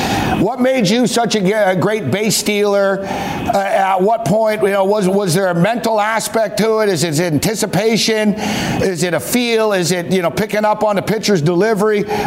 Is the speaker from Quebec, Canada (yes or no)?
yes; Montreal, Quebec, Canada; I grew up in Montreal